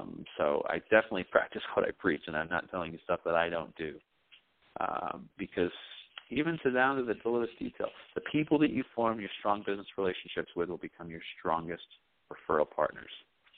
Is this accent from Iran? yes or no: no; England, United Kingdom; I was raised in England. I'm going to the World Cup in Brazil as an England fan.